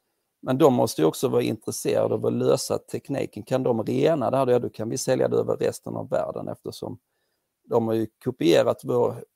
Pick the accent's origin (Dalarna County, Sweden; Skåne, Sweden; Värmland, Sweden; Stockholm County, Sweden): Skåne, Sweden; Jag är från Skåne då